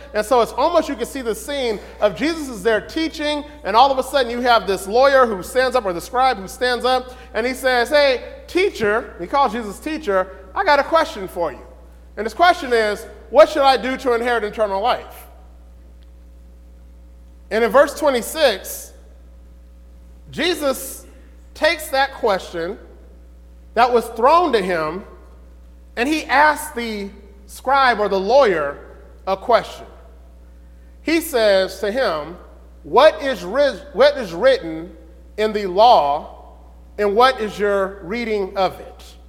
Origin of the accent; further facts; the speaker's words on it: California, United States; I grew up in California, and like I said, I have a past